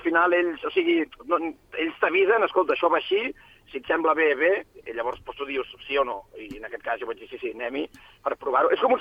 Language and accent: Catalan; Barcelona, Catalonia, Spain; nascut i viscut a Barna, però la part paterna és de la comarca de la Noguera, a prop d'Artesa de Segre, un poble que es diu Boada, molt petitó.